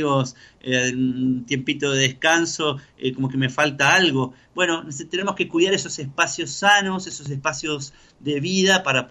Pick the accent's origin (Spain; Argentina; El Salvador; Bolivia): Argentina; en nuestra historia como argentinos